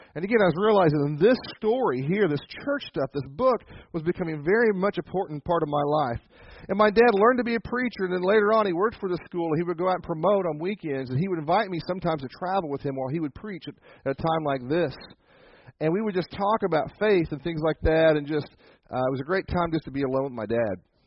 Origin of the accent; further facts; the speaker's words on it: Wichita, Kansas, United States; born there; I'm the oldest of three boys. I was born in Wichita, Kansas in 1962